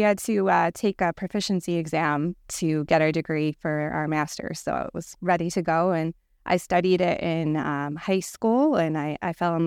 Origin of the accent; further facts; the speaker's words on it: Chicago, Illinois, United States; Born in Chicago on the northwest side. I grew up in Norwood Park, and I lived there pretty much all my life until I went to college and got married.